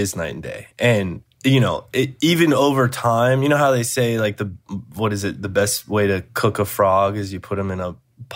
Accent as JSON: {"language": "English", "town": "St. Louis", "region": "Missouri", "country": "United States", "tie": "born or raised there", "said": "So the producer of Mr. Robot, I grew up with in St. Louis."}